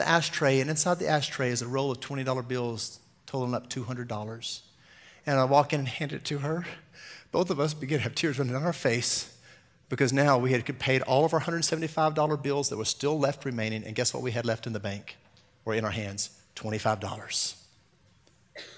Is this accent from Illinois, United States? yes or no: no; Alabama, United States; I was baptized as a kid growing up in Alabama and probably didn't fully understand everything.